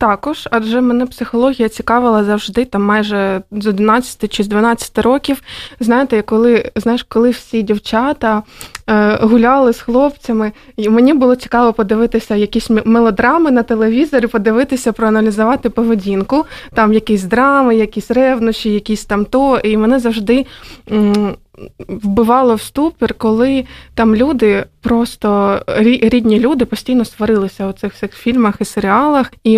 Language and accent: Ukrainian; Dnipro, Dnipropetrovsk Oblast, Ukraine; born there; also born or lived in Odesa; Я народилася в місті Дніпро, і півтора роки до початку повномасштабного вторгнення я жила в Одесі.